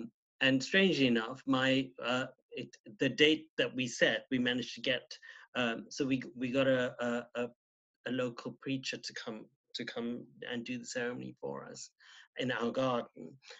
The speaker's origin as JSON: {"language": "English", "country": "South Africa", "tie": "born there", "moved": "as an adult", "said": "So I was born in South Africa, yeah. So my parents are third generation Indian, yeah. And Graham and I met in South Africa, but then we emigrated over here together"}